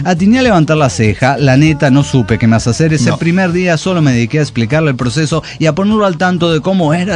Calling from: Puebla, Mexico; de Puebla, México.

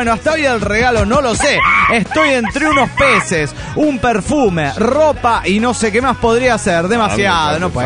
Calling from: Montreal, Quebec, Canada; de Montreal, Canadá.

